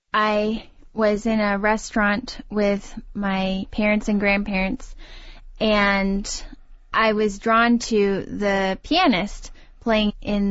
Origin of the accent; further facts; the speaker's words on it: St. Louis, Missouri, United States; since I'm from St. Louis, and that's where … lived for a number of years.